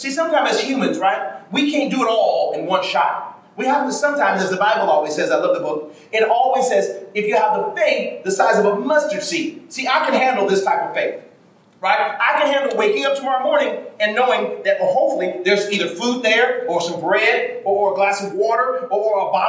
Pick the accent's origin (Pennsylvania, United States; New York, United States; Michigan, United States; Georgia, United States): Michigan, United States; now in California, United States; I came here from Michigan native, and I didn't know California was so expensive.